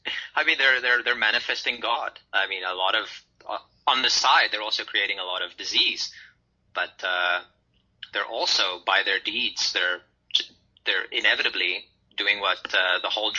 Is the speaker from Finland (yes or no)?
no; South Africa; I felt that as a South African, very attracted to the American culture and wanting to be there and feeling a little bit inferior.